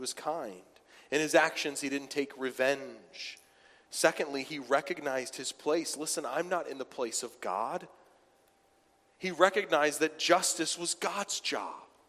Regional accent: Ireland; But you don't know me, right? I'm Irish. I'm redheaded. You don't know the background I had.

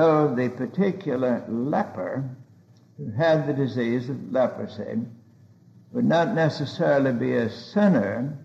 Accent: Pigeon Mountain, Arkansas, United States; born there; When I was born on Pigeon Mountain, North Arkansas, we were scared to death of pneumonia.

